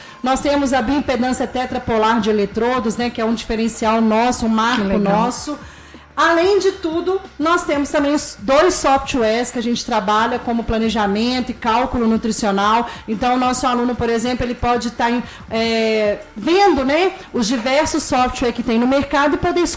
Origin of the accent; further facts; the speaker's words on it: Juiz de Fora, Minas Gerais, Brazil; now in Barbacena, Brazil; Eu sou de Juiz de Fora, sim, né? Dei aula em Juiz de Fora durante 10 anos em 3 faculdades, mas tenho um coraçãozinho para cá, tanto que eu tô aqui até hoje.